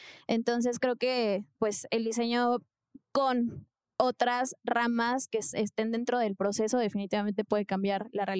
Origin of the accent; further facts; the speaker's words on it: Mexico; somos mexicanas